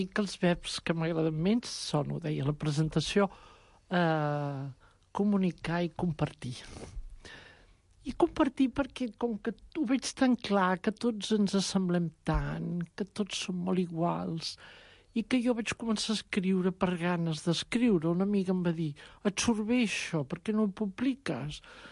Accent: Arenys de Mar, Catalonia, Spain; now in Barcelona, Spain; jo soc d'Arenys de Mar, visc a Barcelona ara, però soc d'Arenys

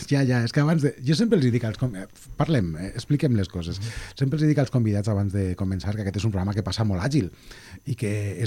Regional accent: Castellón de la Plana, Valencian Community, Spain; recordava que jo soc de Castelló

